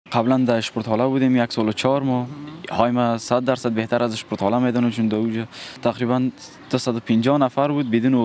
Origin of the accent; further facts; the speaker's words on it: Afghanistan; now in Germany; Ich komme aus Afghanistan, bin 18 Jahre alt und bin seit 2 Jahren und 4 Monaten in Deutschland.